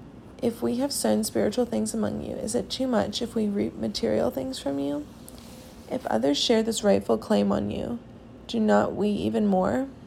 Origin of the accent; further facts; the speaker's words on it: Winston-Salem, North Carolina, United States; I'm a junior from Winston-Salem, North Carolina